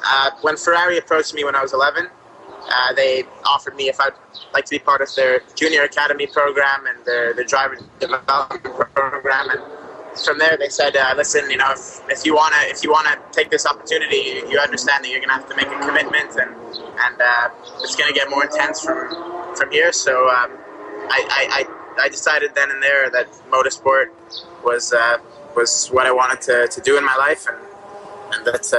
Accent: Quebec, Canada; So, exactly like you said, I'm from Quebec, Canada. I'm 16 years old

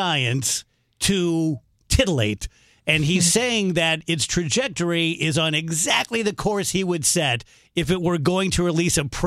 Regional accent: South Roxana, Illinois, United States; Where I grew up in South Roxana, the house was the farthest south house. And it overlooked about a 500-acre field.

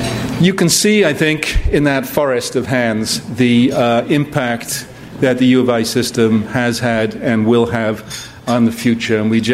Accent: Wales, United Kingdom; now in United States; I grew up in Wales.

